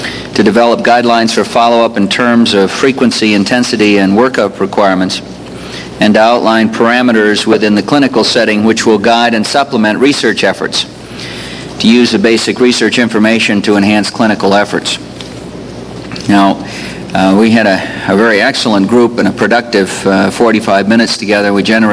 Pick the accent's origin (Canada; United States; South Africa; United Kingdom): United States; Denver, Colorado; For the 47th time … from Denver.